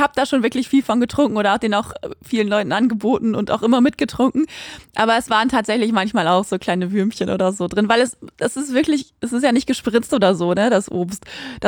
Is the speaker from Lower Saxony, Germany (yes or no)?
yes; Quakenbrück, Lower Saxony, Germany; bei uns in Quakenbrück, da wo ich auch aufgewachsen bin